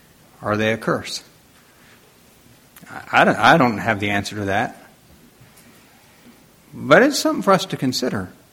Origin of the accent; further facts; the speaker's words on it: Pennsylvania, United States; I was from Lancaster County, surrounded by Amish and Mennonites, and my life's experiences weren't just real big up to that point, I'd say.